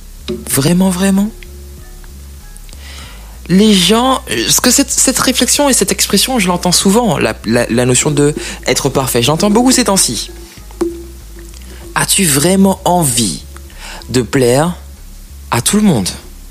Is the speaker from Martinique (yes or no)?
yes; Martinique; donc j'ai grandi en Martinique